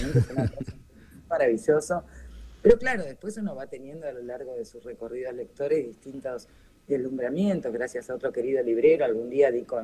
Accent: Brazil; yo de chica me crié en Brasil, en un liceo francés, entonces yo no tenía ningún libro a mano que estuviera escrito en castellano.

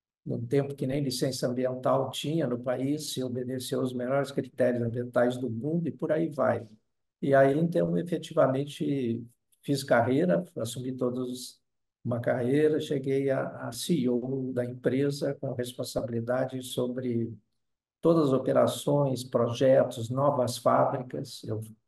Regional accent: Porto Alegre, Rio Grande do Sul, Brazil; Isso, sou gaúcho, fui para lá, sou de Porto Alegre.

